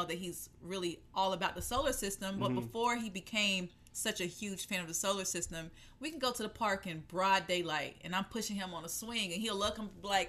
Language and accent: English; the South, United States; Like, I grew up in the South, like, I wasn't seeing hummingbirds just out.